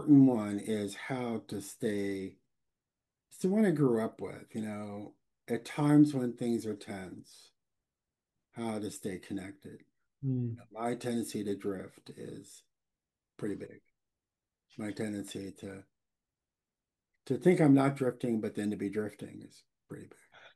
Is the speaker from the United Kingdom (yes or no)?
no; Pittsburgh, Pennsylvania, United States; a lot of my work has been more local to the Pittsburgh region, and this is my hometown. I grew up in it.